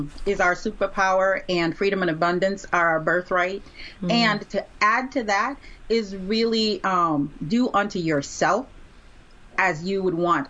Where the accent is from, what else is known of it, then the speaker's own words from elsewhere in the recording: Jamaica; moved away; I'm originally from Jamaica, and it felt like once I got here, it just started piling on